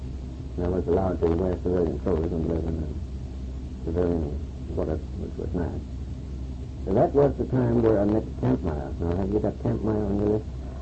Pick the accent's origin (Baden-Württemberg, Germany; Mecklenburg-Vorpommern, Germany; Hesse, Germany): Mecklenburg-Vorpommern, Germany; English is a second language; to Yosemite Pass because Mecklenburg, my hometown, had been bombed out.